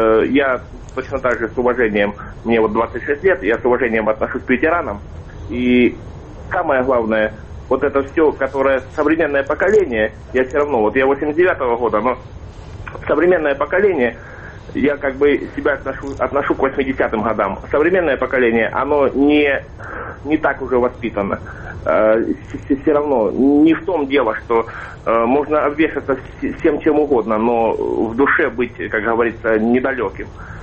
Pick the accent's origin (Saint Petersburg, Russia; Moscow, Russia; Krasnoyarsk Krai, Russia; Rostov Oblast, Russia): Rostov Oblast, Russia; Я не из Москвы, я из Ростовской области.